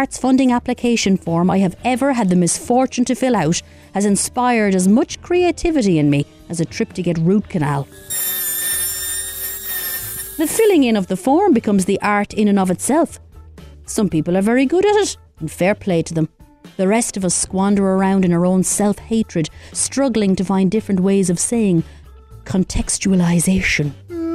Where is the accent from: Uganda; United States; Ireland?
Ireland; Galway, Connacht; born there; I was born in Galway, but that's more to do with the lack of maternity services in Roscommon rather than any kind of allegiance to the place.